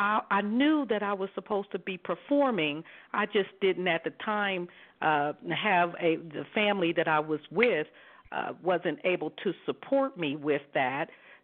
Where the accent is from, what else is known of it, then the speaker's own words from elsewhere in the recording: Columbus, Ohio, United States; born there; now in Las Vegas, United States; I was born in Columbus, Ohio. And where I live now is in Las Vegas.